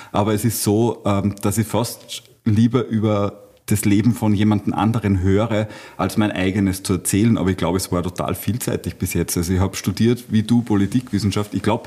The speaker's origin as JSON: {"language": "German", "region": "Salzburg", "country": "Austria", "said": "Naja, als Salzburger musst du das hören, natürlich hören."}